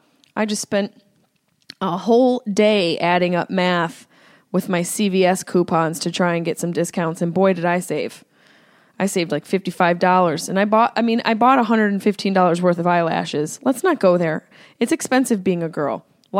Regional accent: Syracuse, New York, United States; accent: Syracuse; I'm annoying myself at this point with my Syracuse accent

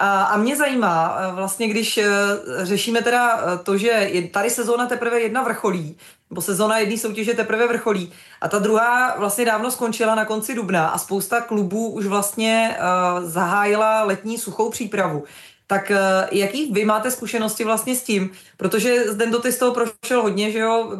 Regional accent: Moravia, Czechia; Já vím, já jsem Moravačka

